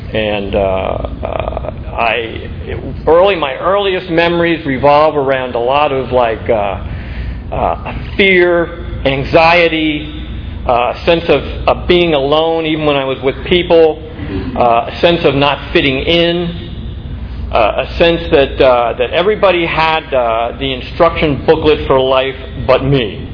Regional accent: New York, United States; I grew up in New York State, in the Hudson Valley, about 50 miles north of New York City. And it was a very small, Peyton Place kind of town.

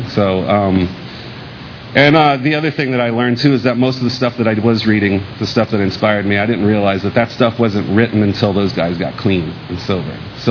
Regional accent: Key West, Florida, United States; I'm from Key West, Florida, and usually when I tell people that and they know the rest of my story, they're like, well, you know, that figures.

